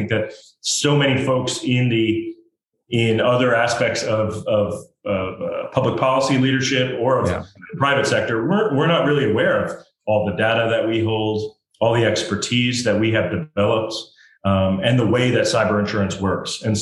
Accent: United States; And, I'm an American.

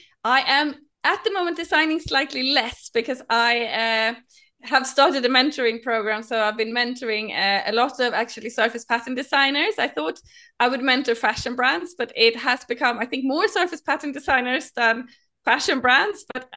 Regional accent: Sweden; now in London, United Kingdom; growing up in Sweden, it wasn't the biggest fashion industry. So instead, I studied graphic design and became a graphic designer. But when I moved to London

